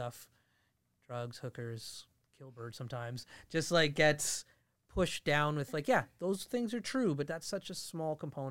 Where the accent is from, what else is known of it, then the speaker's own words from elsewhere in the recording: Fort McMurray, Alberta, Canada; just coming to chat with me and Tanner about the good old days growing up in Fort McMurray.